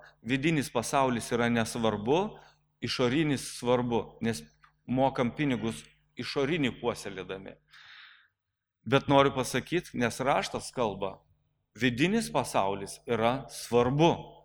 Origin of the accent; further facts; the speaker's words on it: Biržai, Panevėžys County, Lithuania; aš užaugau Biržuose, o Biržuose yra tos karstinės įgrivos, ką žinote, ne? Ir kur tik mes gyvendavom, visur kietas vanduo būdavo.